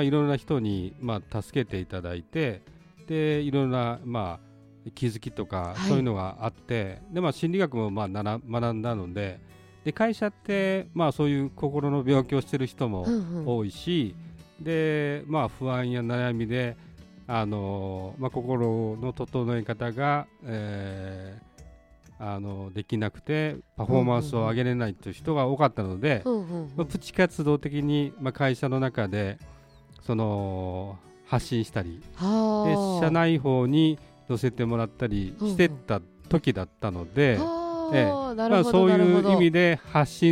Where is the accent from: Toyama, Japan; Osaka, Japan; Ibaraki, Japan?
Osaka, Japan; now in Hiroshima, Japan; もともと大阪に住んでる時もそんなに大阪弁っていう感じじゃなかったので、